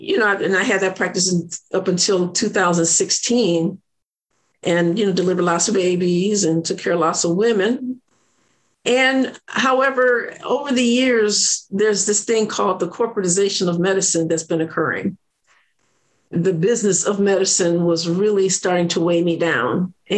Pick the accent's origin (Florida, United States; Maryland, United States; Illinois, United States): Illinois, United States; also born or lived in Alabama; now in Georgia, United States; I came here from Illinois by way of Alabama.